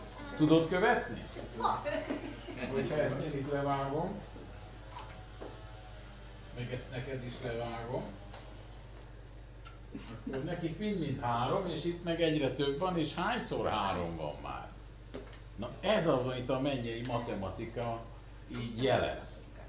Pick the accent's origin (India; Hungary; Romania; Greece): Hungary; Mert mi magyarok vagyunk, és mi mindig a bajt keressük először.